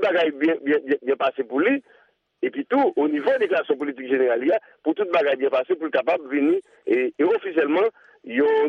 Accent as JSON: {"language": "French", "country": "Haiti"}